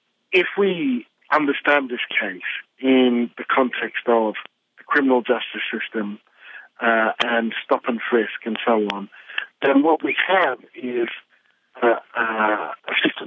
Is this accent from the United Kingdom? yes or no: yes; United Kingdom; I'm British, and in general, British people don't carry guns.